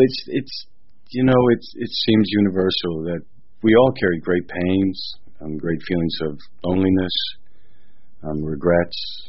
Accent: the Ozarks, United States; I'm a guy from the Ozarks, and that's the way we handle things.

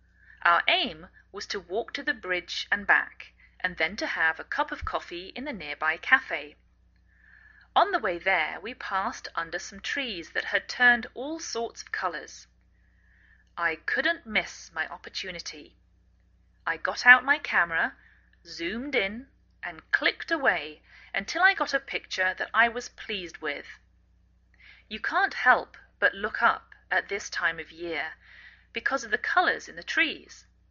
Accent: England, United Kingdom; now in United States

